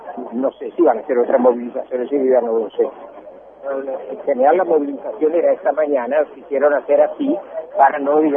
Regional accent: Argentina; antes que ser justicialista, antes que ser radical, antes que ser socialista, somos argentinos, ¿no?

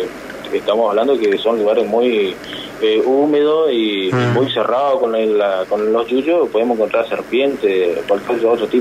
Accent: Puerto Esperanza, Misiones, Argentina; born there; yo soy nacido acá en la provincia de Misiones, soy nacido en Puerto Esperanza

